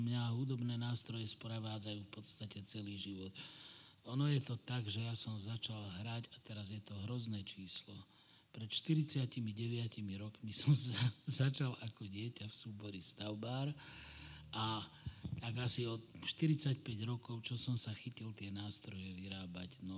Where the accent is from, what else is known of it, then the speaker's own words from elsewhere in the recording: Bratislava, Bratislava Region, Slovakia; born there; Hoci som sa narodil v Bratislave, ale ja budem vždy vraviť, že som Kokavčan a pochádzam rodom z Kokavy, odtiaľ mám starých rodičov